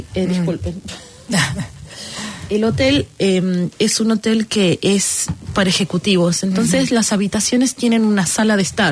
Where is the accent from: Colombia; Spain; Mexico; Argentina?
Argentina; Mar del Plata, Buenos Aires Province